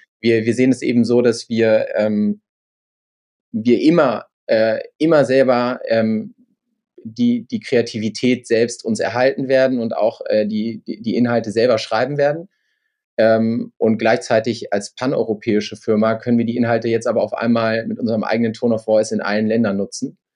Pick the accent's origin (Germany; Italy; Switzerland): Germany; Lower Saxony; ich komme aus der Lüneburger Heide, bin da aufgewachsen, wirklich im Nirgendwo.